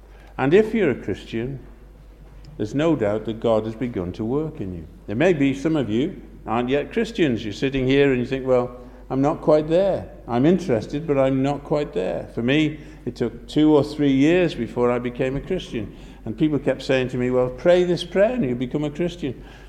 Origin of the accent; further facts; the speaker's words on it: Connah's Quay, Wales, United Kingdom; I come from Connors Quay in North Wales.